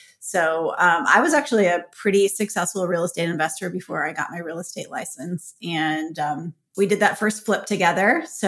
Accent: Minnesota, United States; now in New York, United States; Well, I think, you know, I'm not from New York, so I'm from Minnesota, and I'd lived in a couple cities.

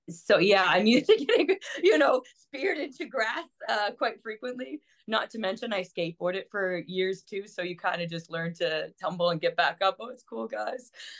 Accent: Toronto, Ontario, Canada; we're from Toronto, so it's a great nightlife.

